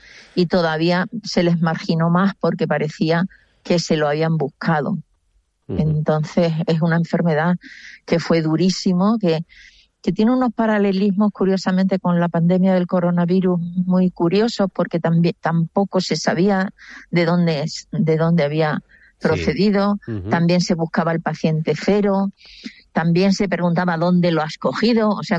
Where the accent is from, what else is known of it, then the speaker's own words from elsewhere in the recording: Extremadura, Spain; un homenaje a mi tierra, a Extremadura